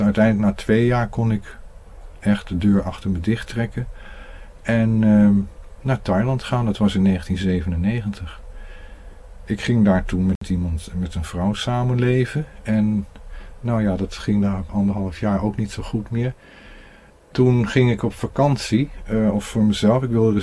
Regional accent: Netherlands; moved away; de reden dat ik uit Nederland ben weggegaan is in grote mate vanwege het klimaat.

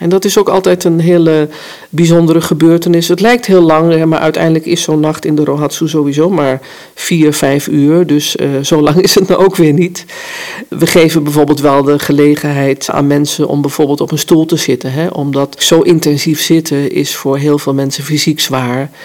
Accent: Netherlands; woon hier nu al een jaar of 10 in Wapserveen. Ben geboren en getogen in Nederland, maar heb tijdens mijn zenleven heel veel andere culturen en landen gezien.

